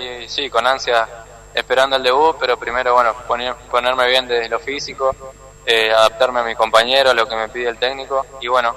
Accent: Santa Fe, Argentina; Sí, santafesino.

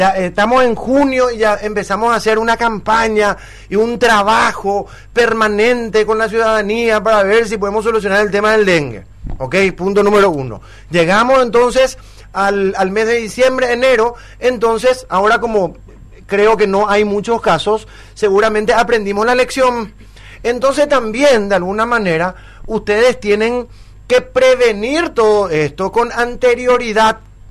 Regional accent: Paraguay

